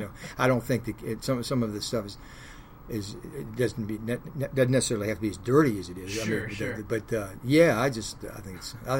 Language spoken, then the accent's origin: English; Virginia, United States; I grew up in Virginia, which is east.